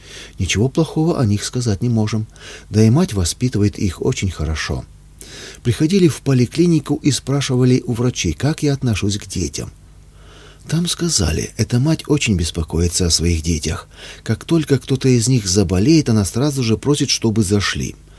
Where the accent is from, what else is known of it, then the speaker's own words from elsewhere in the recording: Moscow, Russia; Когда в лагере узнали, что я из Москвы, из такой дали, приехала к мужу на свидание с 2-месячным ребенком